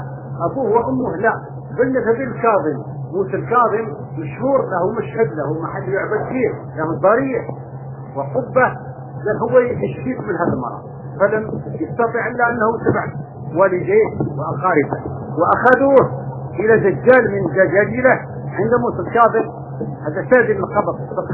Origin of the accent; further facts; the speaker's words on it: Morocco; born there; moved away as an adult; تعرفون أنا ولدت في المغرب لكن طول عمرنا في الشرق، ذهبت وأنا ابن 18 سنة